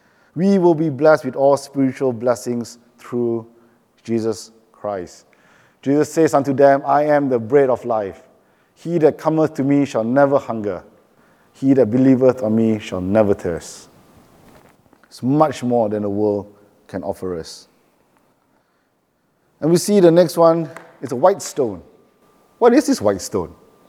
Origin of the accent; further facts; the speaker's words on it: Malaysia; now in Perth, Australia; I grew up in Malaysia. We have temples to different gods in every corner.